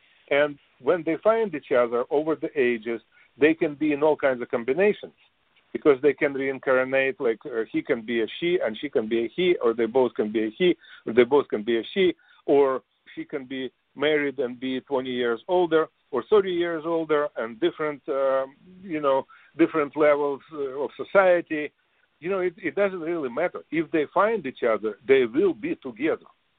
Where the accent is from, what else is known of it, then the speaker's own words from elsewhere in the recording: Russia; English is a second language; moved away; I came from Russia originally.